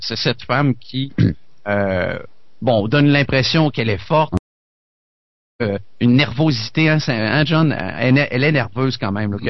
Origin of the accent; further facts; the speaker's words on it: Quebec, Canada; même si je suis un Québécois qui parle français, mais qui se fait à peine saisir par les Français d'Europe